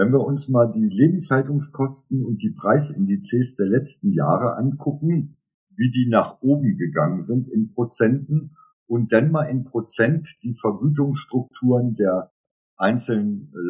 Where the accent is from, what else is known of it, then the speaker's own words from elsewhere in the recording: Göttingen, Lower Saxony, Germany; Ich komme aus Göttingen, das geht noch.